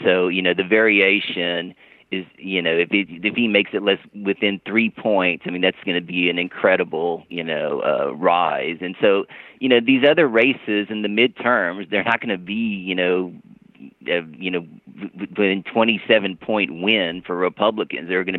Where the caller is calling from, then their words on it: San Antonio, Texas, United States; Good afternoon, Sam. … from San Antonio.